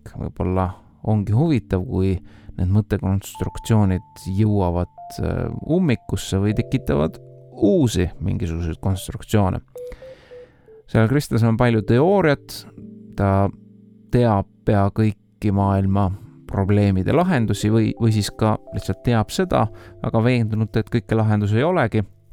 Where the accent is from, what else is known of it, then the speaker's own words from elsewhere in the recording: Kärdla, Hiiu County, Estonia; Hiiumaalt Kärdlast.